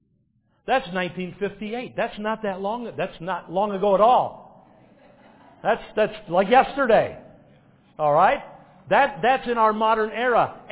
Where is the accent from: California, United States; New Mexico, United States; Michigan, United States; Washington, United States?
Michigan, United States; Detroit; My hometown, don't boo, all right? My hometown of Detroit.